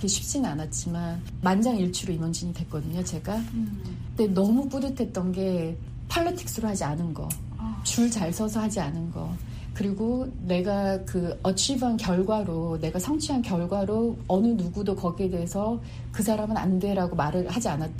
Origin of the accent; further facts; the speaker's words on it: South Korea; moved away as an adult; now in United States; 제가 이민자로서 한국에서 대학원까지 공부하고 아무런 미국에 연고가 없는 상태에서 그냥 신랑 따라 미국을 와서